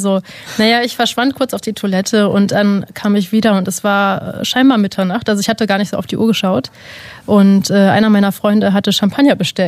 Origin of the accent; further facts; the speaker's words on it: Mülheim an der Ruhr, North Rhine-Westphalia, Germany; Also ich bin eigentlich aus Nordrhein-Westfalen, und zwar gebürtig aus Mülheim an der Ruhr, kennt man.